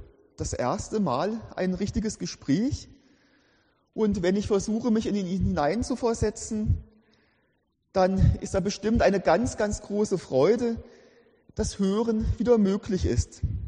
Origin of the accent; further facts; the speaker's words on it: Germany; now in Switzerland; Vor vielen Jahren war ich in meiner Heimatstadt in Deutschland